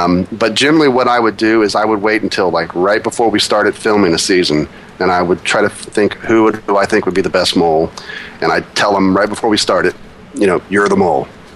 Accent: Ohio, United States; And I'm from Ohio, so not too far from you guys.

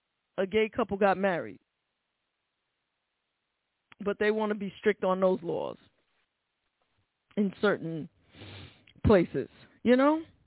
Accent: New York, United States; I'm a New Yorker, and anytime anything happens in New York, it freaks me out.

